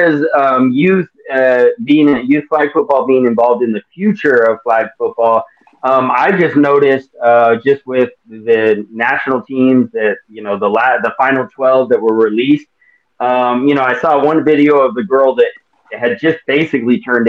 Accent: Colorado, United States; I said, hey, just so you know, I grew up in Colorado

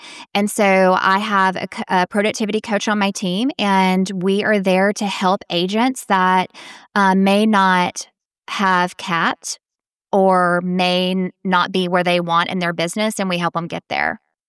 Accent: Louisiana, United States; and then I moved back to my home state, Louisiana.

